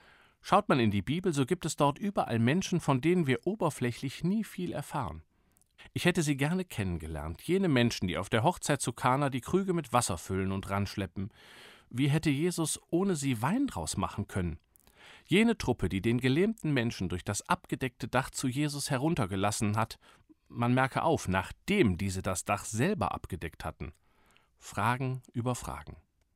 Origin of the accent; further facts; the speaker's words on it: Lobberich, North Rhine-Westphalia, Germany; In diesen beiden Büros, in meiner Heimat Lobberich, am linken Niederrhein